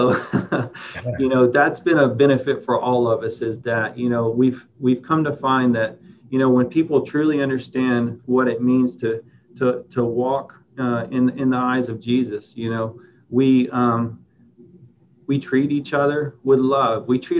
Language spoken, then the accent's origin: English; Lake Charles, Louisiana, United States; now in Houston, United States; You know, originally I'm from Louisiana, which isn't too far away from here, Lake Charles area. So I understand diversity.